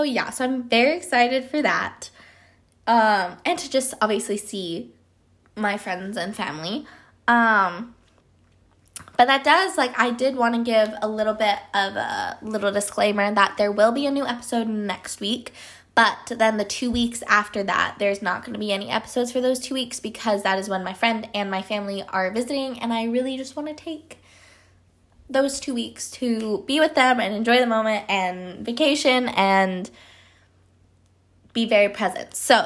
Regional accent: Colorado, United States; now in Georgia, United States; because I'm from Colorado and I live in Georgia now.

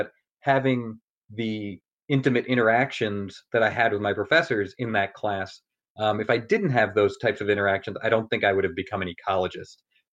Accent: New York, United States; now in Nebraska, United States; I'm originally from New York, and I went to school in New York City, so my parents still live out in Long Island. And I came to Nebraska for graduate school.

